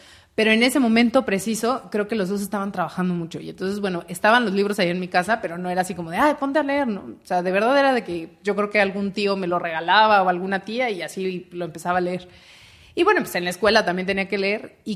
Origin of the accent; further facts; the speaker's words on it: Mexico City, Mexico; Sí, yo soy de aquí, de Ciudad de México.